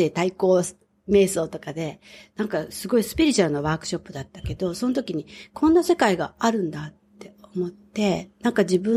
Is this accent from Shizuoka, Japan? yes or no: no; Tokyo, Japan; ずっと東京で生まれて育って広告代理店で働いて当たり前のように、それが自分の世界だった。